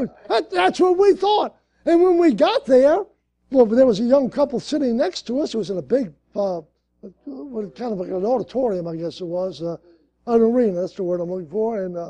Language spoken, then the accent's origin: English; Slidell, Louisiana, United States; They said, where you from? I said, we're from Slidell.